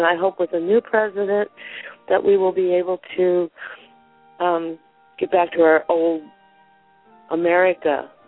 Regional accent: Iowa, United States; I'm from Iowa.

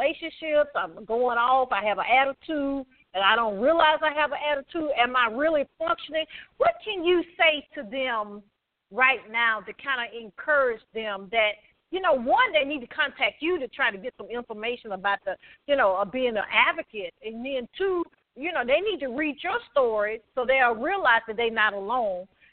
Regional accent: Southern United States, United States; I'm from the South, so we used to say this thing, whatever happened, you know, in the house, stayed in the house

